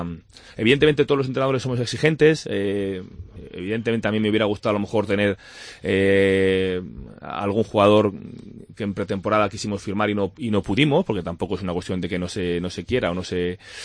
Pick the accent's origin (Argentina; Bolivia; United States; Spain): Spain; Madrid, Community of Madrid; also born or lived in Béjar; Soy madrileño casi porque llevo casi toda mi vida, pero bejarano de nacimiento.